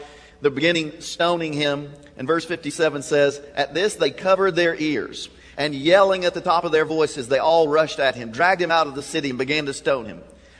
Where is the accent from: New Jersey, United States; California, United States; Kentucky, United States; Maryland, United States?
Kentucky, United States; And when I grew up in Kentucky in, you know, the 1970s, I was born in 65, so 70 to 80s, one of the, you know, formative period in my life.